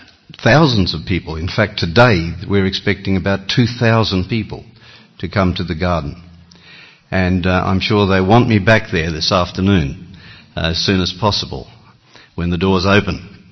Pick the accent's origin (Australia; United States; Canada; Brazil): Australia; accent: Australian; now that this funny accent is Australian.